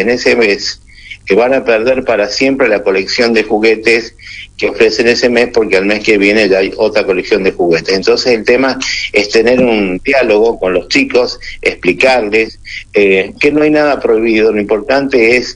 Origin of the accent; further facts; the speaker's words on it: Mendoza, Argentina; Yo, que soy mendocino